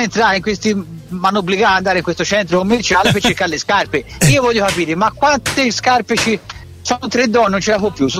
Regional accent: Tuscany, Italy; noi da toscani, specialmente intorno a Firenze

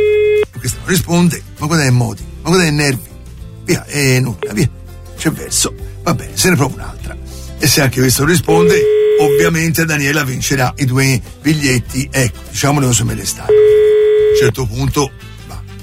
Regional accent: Florence, Tuscany, Italy; Esatto, io sono di Firenze, si sente, ma...

